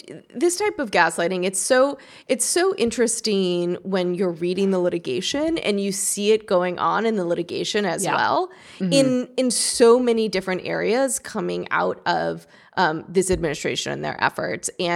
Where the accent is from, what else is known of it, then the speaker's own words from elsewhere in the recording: Texas, United States; Texas is not overseas. I grew up in Texas.